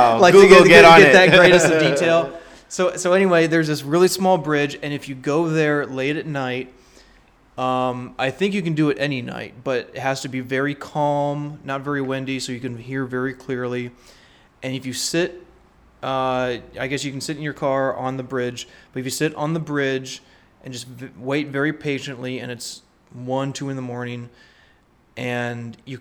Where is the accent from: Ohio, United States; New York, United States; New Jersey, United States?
Ohio, United States; And there's actually a story that is really close to my hometown in Ohio.